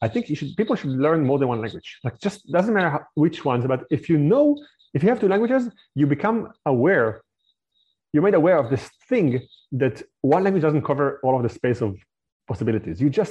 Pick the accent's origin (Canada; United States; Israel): Israel; first language fr; English is a second language; even though my mother tongue is French, the language I spoke most of my life was Hebrew. I was raised in Israel.